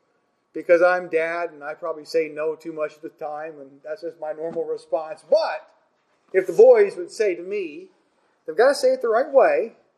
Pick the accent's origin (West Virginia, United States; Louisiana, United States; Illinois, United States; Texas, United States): Illinois, United States; Chicago; because I grew up around Chicago and the O'Hare Airport, been there many times.